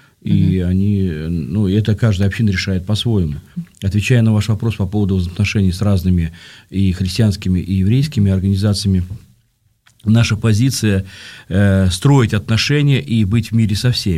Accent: Nizhny Novgorod, Nizhny Novgorod Oblast, Russia; я сам из Нижнего Новгорода

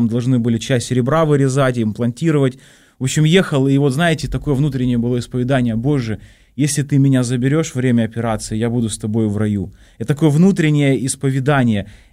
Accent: Krasnodar, Krasnodar Krai, Russia; я из Краснодара, и родился там, и крестился. Вот, и моя родная церковь в Краснодаре

